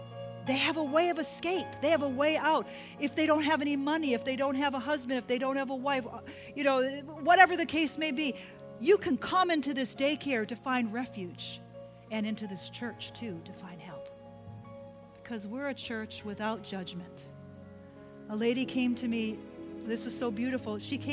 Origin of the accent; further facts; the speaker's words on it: Milwaukee, Wisconsin, United States; But unfortunately, we're from Milwaukee, and we ought to know.